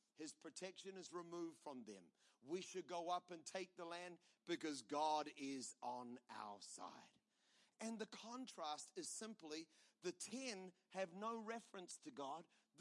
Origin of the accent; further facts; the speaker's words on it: New Zealand; I'm a New Zealander.